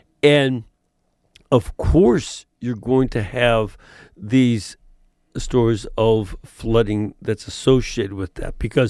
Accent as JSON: {"language": "English", "town": "Chicago", "region": "Illinois", "country": "United States", "tie": "born or raised there", "said": "think about Chicago, my hometown."}